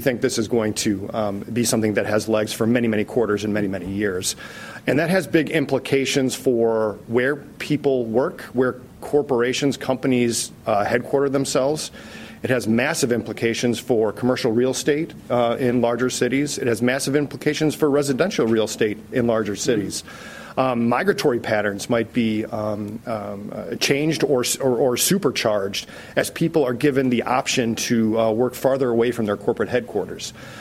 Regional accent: Midwest, United States; I live in Cleveland. I'm a Midwesterner

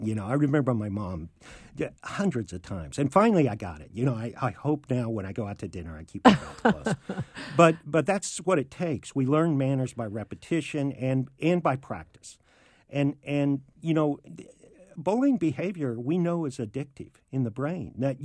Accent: Kansas, United States; I grew up in Kansas. I attended a one-room school.

